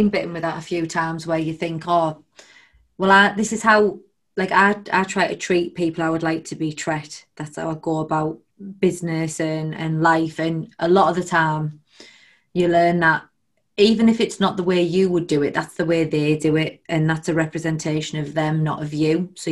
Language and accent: English; England, United Kingdom; accent: northern; my northern accent's coming out there, a mom of four